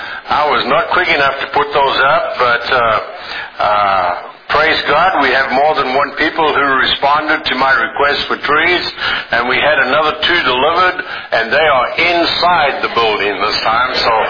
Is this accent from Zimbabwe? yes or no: yes; Zimbabwe; I know that Ida and I, we were born and raised in Rhodesia, now called Zimbabwe in Africa.